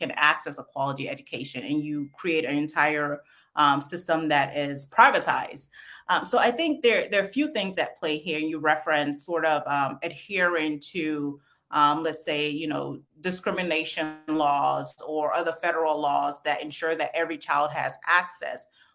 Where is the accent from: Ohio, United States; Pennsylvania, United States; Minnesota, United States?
Minnesota, United States; St. Paul; I grew up in St. Paul, Minnesota